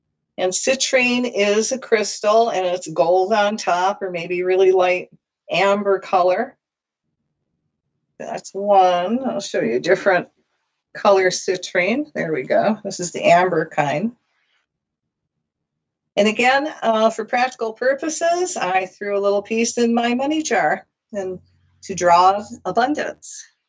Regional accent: Michigan, United States; now in Hawaii; I'm from Michigan. It was the deer.

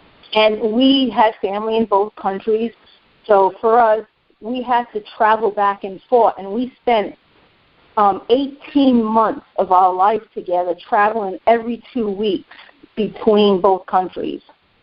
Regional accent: England, United Kingdom; now in United States; And I was from England, and as you say, Lori was already here in America.

